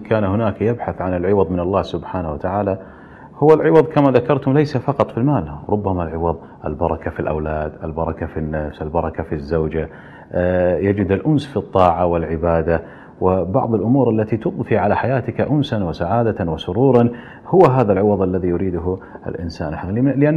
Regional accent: Kuwait; ونزلت عندنا في الكويت

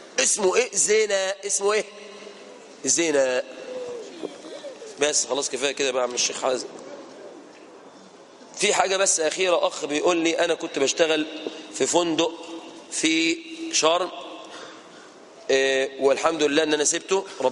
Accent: Mansoura, Dakahlia, Egypt; انا من اهل المنصوره

